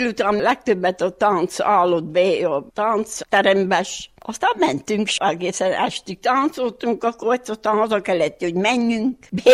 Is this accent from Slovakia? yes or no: no; Maréfalva, Harghita, Romania; Maréfalvi. 35-ben születtem, 1935-ben, február 13.